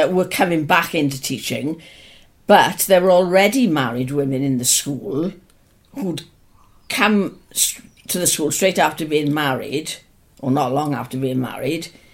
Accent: Swansea, Wales, United Kingdom; I was actually born in Gower in a huge mansion called Stout Hall. So although I was born in Gower, I wasn't raised in Gower. And I've lived in Swansea all my life, apart from 3 years in training college in Cardiff.

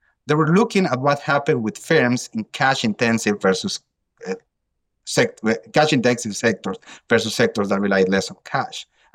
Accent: Bolivia; I'm from Bolivia. Informality there is like 80% of the workforce.

